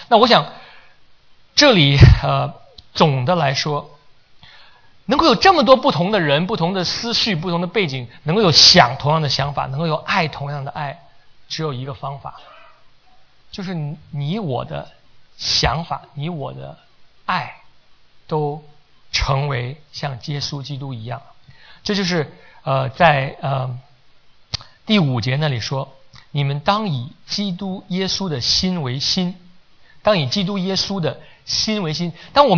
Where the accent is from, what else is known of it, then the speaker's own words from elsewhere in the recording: China; 我从大陆来，她从台湾来，我们的想法也不一样。